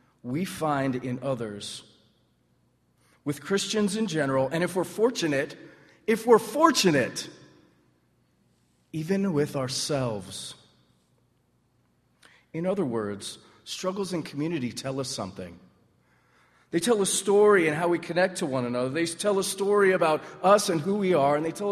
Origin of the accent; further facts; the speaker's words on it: California, United States; I'm from California. Don't hold that against me, please.